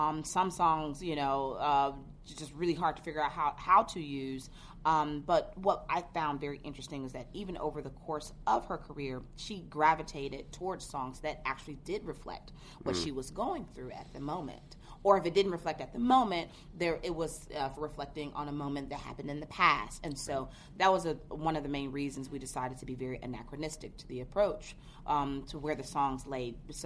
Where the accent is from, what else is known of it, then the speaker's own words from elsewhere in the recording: Tennessee, United States; I'm from Tennessee and she's from Tennessee